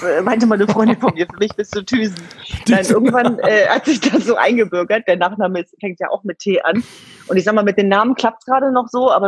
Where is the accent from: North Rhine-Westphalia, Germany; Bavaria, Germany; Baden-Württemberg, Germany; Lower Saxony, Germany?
Lower Saxony, Germany; Hanover; wir sind beide Hannoveraner.